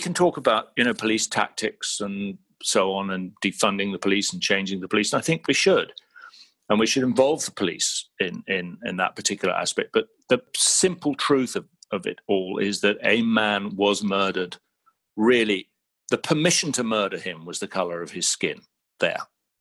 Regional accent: United Kingdom; I should be governor of California as an as a British

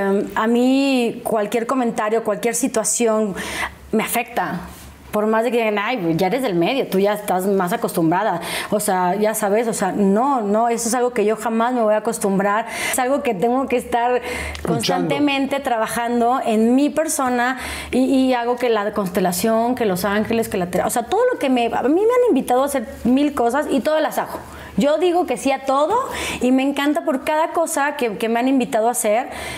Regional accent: El Pueblito, Querétaro, Mexico; yo nací en Querétaro, en un pueblito que se llamaba ¿qué? El Pueblito.

